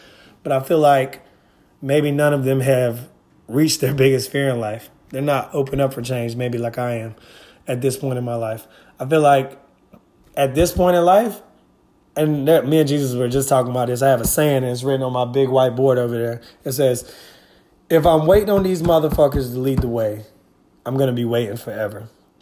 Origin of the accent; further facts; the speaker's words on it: Claxton, Georgia, United States; also born or lived in Reesville; growing up with my family, growing up in Claxton, growing up in a small town, and how that can condition you to have a small mind.